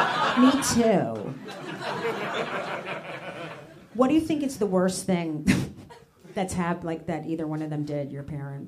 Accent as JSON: {"language": "English", "town": "Atlanta", "region": "Georgia", "country": "United States", "tie": "born or raised there", "said": "It's my birthday. I grew up in Atlanta. I love peaches."}